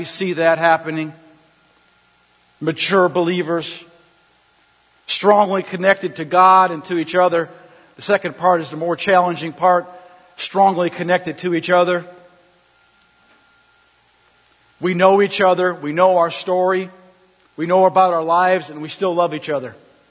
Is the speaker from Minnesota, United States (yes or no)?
yes; St. Paul, Minnesota, United States; I was from St. Paul, Minnesota, 65% Catholic.